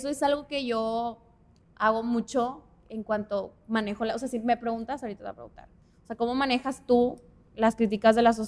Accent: Monterrey, Nuevo León, Mexico; nosotros somos de Monterrey y no generalizo ni nada

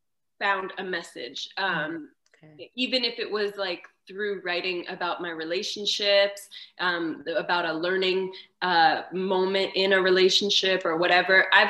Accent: Montreal, Quebec, Canada; So I grew up in Montreal, Canada, and we didn't have a hip hop and R&B station when I was growing up.

